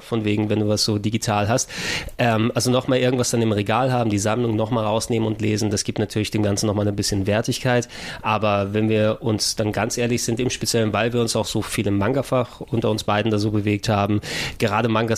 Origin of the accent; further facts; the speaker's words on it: Germany; born there; first language Greek; German is a second language; Ich bin in Deutschland geboren.